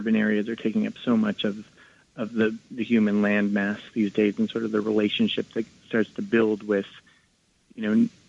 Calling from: Brooklyn, New York, United States; I'm calling from Bed-Stuy in Brooklyn.

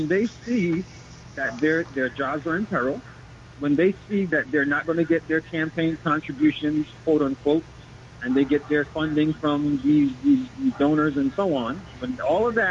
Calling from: Jersey City, New Jersey, United States; from Jersey City.

